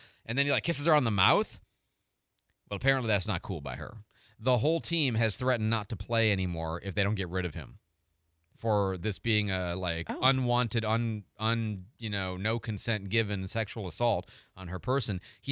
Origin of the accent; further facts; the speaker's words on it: Florida, United States; oh, I'm from Florida.